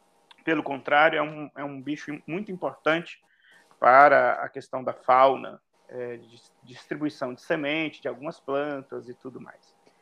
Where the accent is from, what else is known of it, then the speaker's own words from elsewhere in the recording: Minas Gerais, Brazil; Eu nasci em Minas Gerais, no leste de Minas, e morei na minha infância na propriedade rural da minha família.